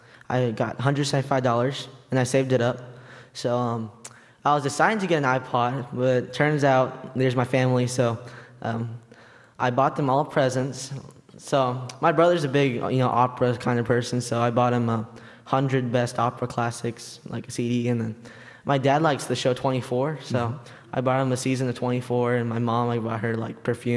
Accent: Lynchburg, Virginia, United States; born there; I was born in Lynchburg, Virginia, so I was born in America.

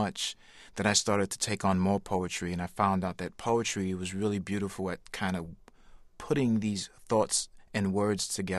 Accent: New York City, New York, United States; Well, I'm a half-breed. You know, I'm Puerto Rican and Norwegian from descent, and I grew up born and raised in New York City, and I stood out amongst my friends in my community.

